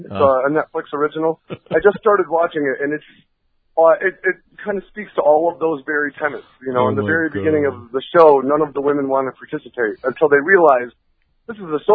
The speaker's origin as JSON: {"language": "English", "region": "Vermont", "country": "United States", "said": "And I went to visit their house, which was a trailer, because I'm from Vermont, and that's what most people's houses are."}